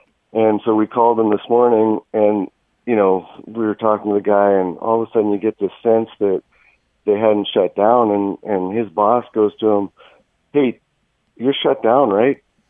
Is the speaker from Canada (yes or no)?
yes; Canada; I'm Canadian.